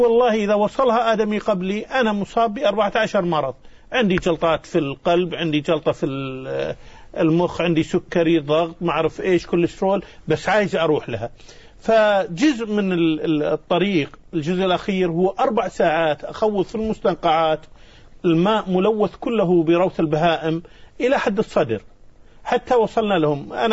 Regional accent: Kuwait; فجيت وقلت لهم أنا من الكويت، والكويت في أرض مكة، وأهلي في مكة.

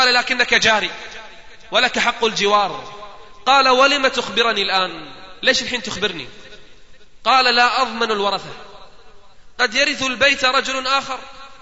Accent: Kuwait; وعندنا في الكويت الصيف لا يطاق، حر الصيف شديد، هذه الأيام عندنا فوق 50،

